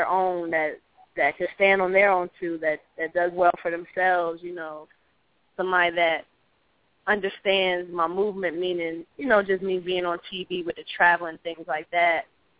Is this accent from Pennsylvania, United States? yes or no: no; Georgia, United States; but I'm from Georgia. I went to high school out here. Middle school, elementary school. This is where I'm from, born and raised.